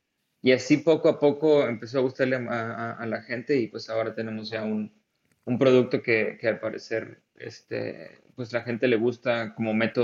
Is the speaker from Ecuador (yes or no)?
no; Tampico, Tamaulipas, Mexico; moved away as an adult; Sí, pues yo soy de Tampico y estuve ahí pues casi todo mi tiempo de estudiante.